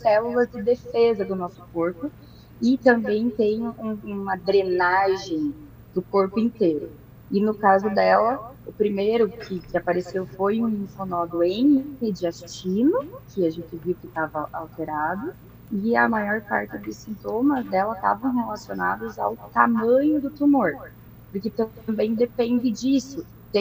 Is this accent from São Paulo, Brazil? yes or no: no; Paraná, Brazil; Sou original daqui do interior do Paraná mesmo.